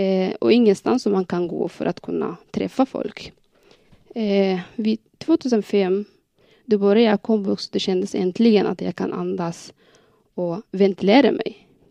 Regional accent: Oromia, Ethiopia; first language Oromo; Swedish is a second language; moved away as an adult; now in Sweden; Jag kommer ursprungligen från östra Etiopien i Oromo län. Mitt modersmål är oromifa. Jag talar arabiska och svenska. Vi har kommit till Sverige sedan 2004 i augusti. Då bodde vi i Husum.

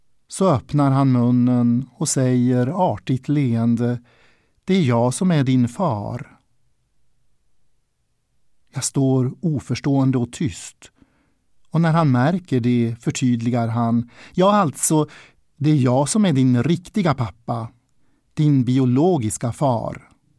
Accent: Sundsvall, Västernorrland County, Sweden; born there; Jag föddes i Sundsvall och var bara någon vecka gammal när jag kom till mamma och pappa.

